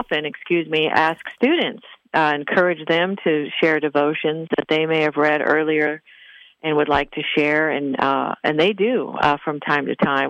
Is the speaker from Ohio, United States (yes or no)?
no; Wyoming, United States; I grew up out in Wyoming. So I'm a Westerner, not a Yankee, and sometimes you got to clarify that for folks.